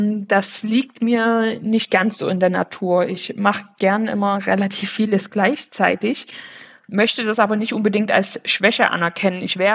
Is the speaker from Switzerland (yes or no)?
no; Flöha, Saxony, Germany; Ich komme gebürtig aus der Nähe von Chemnitz, aus Flöha, falls dem einen oder anderen das kleine Örtchen etwas sagt. Und wollte gern nach Dresden oder Leipzig. Und damals ist es Dresden bzw. Radebeul geworden.